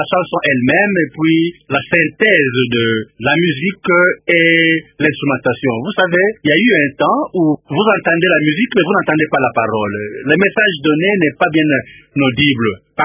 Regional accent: Lukula, Kongo Central, DR Congo; also born or lived in Lemba / Madimba; Les études primaires ont été faites d'abord là où je suis né, à Lemba dans les Mayombe, et puis après j'ai complété ces études primaire à Lukula, toujours dans les Mayombe, et l'école secondaire à Lukula, au collège César Lelwanga

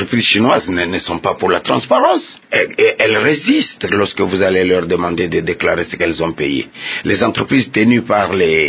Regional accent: DR Congo; je suis africain, je suis congolais.

